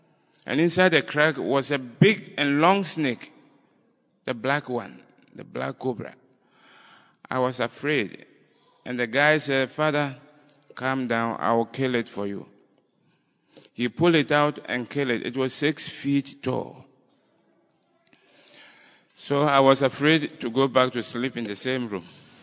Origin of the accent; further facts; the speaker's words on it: Ghana; I come from Ghana in West Africa.